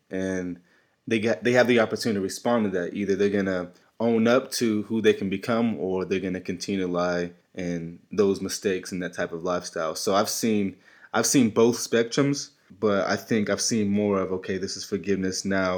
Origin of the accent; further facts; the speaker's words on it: Plano, Texas, United States; I'm originally from Plano, Texas.